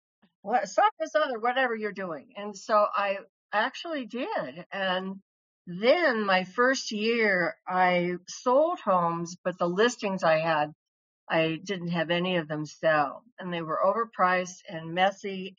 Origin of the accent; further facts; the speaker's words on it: Kansas, United States; And, you know, I was born in Kansas. I click my shoes like and feet like Dorothy.